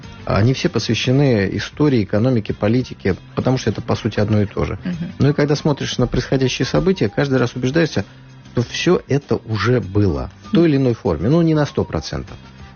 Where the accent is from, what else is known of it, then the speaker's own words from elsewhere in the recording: Saint Petersburg, Russia; Плюс 16 в моем родном Питере